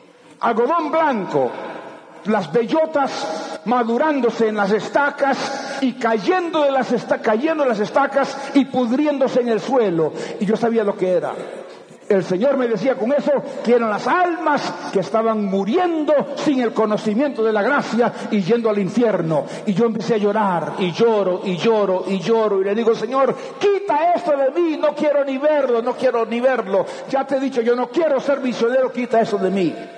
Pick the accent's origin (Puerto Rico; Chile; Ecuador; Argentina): Puerto Rico; born there; also born or lived in Central America; Yo nací en Puerto Rico de padres misioneros. De ahí aprendí el español, después en Centroamérica lo seguí y toda mi vida pues he estado en Latinoamérica, pero ese es mi trasfondo.